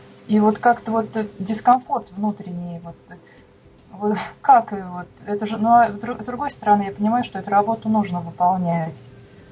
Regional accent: Saratov Oblast, Russia; Из Саратовской области.

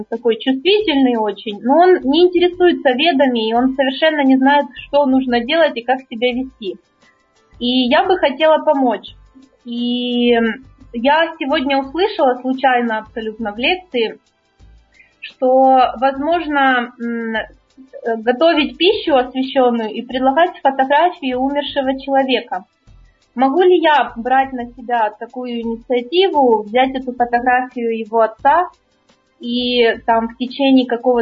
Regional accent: Kyiv, Ukraine; Я из Киева.

